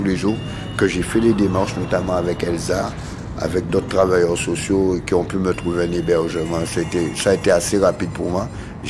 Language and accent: French; Guadeloupe; Moi, je viens de la Guadeloupe. Ça n'a pas de goût, ça n'a pas de puissance.